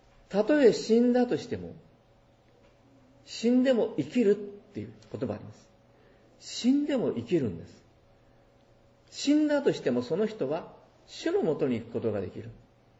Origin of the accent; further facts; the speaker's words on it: Fukuoka, Japan; 私も福岡県出身ですけど、